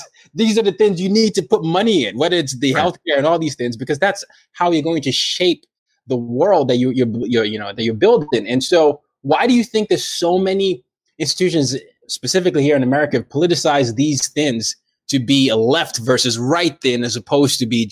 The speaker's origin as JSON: {"language": "English", "country": "Nigeria", "said": "And me as a Nigerian, understanding that, you know, Wi-Fi speeds can be different based on where you are"}